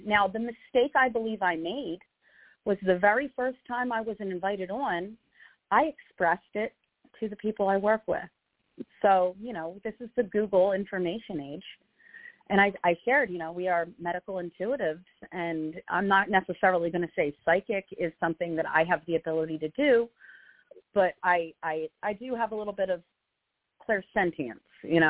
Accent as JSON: {"language": "English", "town": "Philadelphia", "region": "Pennsylvania", "country": "United States", "said": "I'm from Philadelphia, Pennsylvania."}